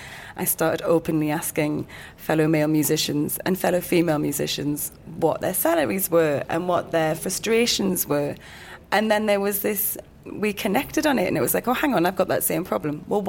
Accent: North East England, United Kingdom; Mate, I'm half Pakistani, half Geordie. Imagine the pressure.

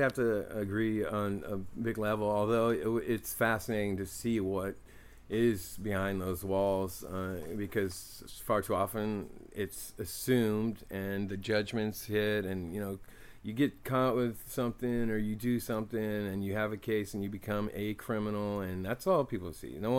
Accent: Oakland, California, United States; And I've always suspected and seen this and experienced stuff with this growing up in East Oakland.

